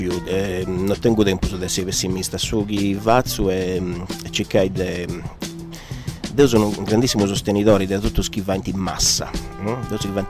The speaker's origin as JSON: {"language": "Italian", "region": "Sardinia", "country": "Italy", "said": "Non so se sono sardo, sono italiano e sono cittadino del suo mondo."}